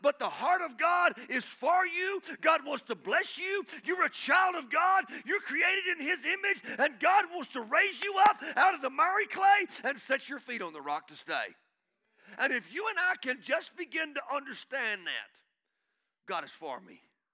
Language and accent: English; Guthrie, Oklahoma, United States; We love Guthrie. We're from Guthrie. We lived in Guthrie.